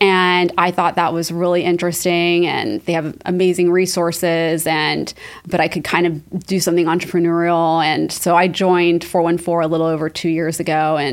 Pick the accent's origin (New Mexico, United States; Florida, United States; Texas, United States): Texas, United States; Actually, you know, growing up in Texas, you learn Spanish.